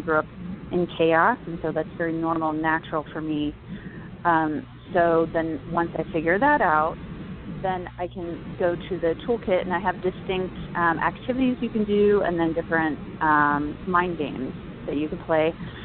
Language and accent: English; Midwest, United States; You know, I'm from the Midwest, so if somebody dies, you bring food.